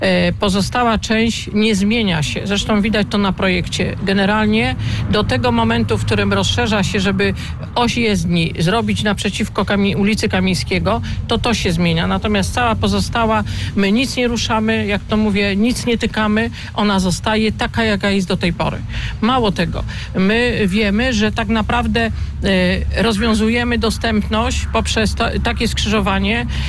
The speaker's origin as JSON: {"language": "Polish", "town": "Kielce", "region": "Świętokrzyskie Voivodeship", "country": "Poland", "tie": "born or raised there", "said": "Też jestem rodowitą Kielczanką. Zresztą na spotkaniu wcześniejszym mówiłam, wychowałam się na Starowarszawskim Przedmieściu. To jest środek Kielc"}